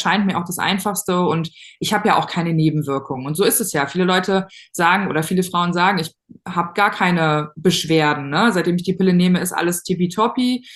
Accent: North Rhine-Westphalia, Germany; Ich komme aus der Nähe von Köln, Bonn, da so die NRW-Ecke.

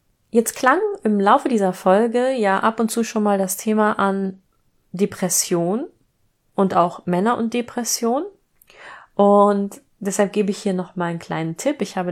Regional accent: Hanover, Lower Saxony, Germany; Und wenn man meine Heimatstadt Hannover googelt

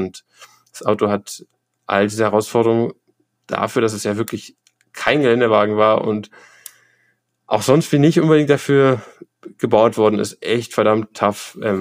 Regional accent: Berlin, Germany; born there; now in Göttingen, Germany; Ich sozusagen bin gebürtig aus Berlin, habe dann in verschiedenen Orten in Deutschland gelebt, auch für meine Ausbildung und dann auch später sozusagen für mein mehr oder weniger selbstgestaltetes duales Studium und bin aktuell in der Nähe von Göttingen.

